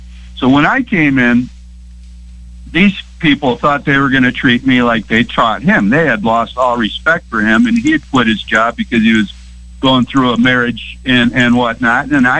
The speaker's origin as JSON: {"language": "English", "town": "Detroit", "region": "Michigan", "country": "United States", "lives_now": "Grand Rapids, United States", "said": "I'm a greaser from Detroit, proud of it. People from Detroit have their own way of doing things, and I live here."}